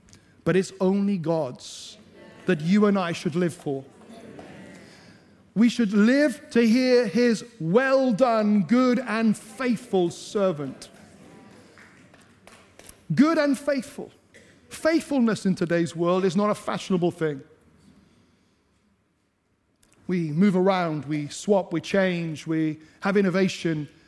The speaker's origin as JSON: {"language": "English", "region": "Wales", "country": "United Kingdom", "said": "Now, I'm from Wales. I reckon that was Welsh."}